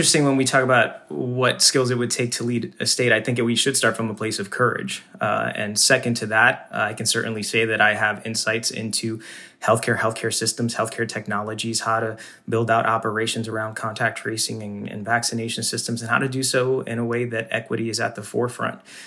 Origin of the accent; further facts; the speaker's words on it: Central Falls, Rhode Island, United States; growing up in Central Falls, experiencing economic hardship, going through the public school system